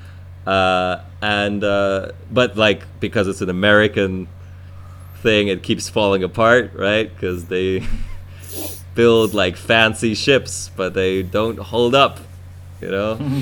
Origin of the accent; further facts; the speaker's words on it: Russia; English is a second language; I even knew some of the lines from this movie without ever having watched it, just by growing up in Russia.